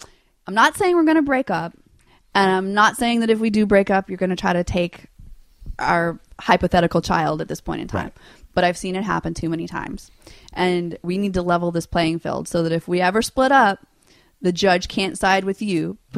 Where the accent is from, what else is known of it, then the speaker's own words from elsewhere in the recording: Louisiana, United States; I grew up in Louisiana with no money.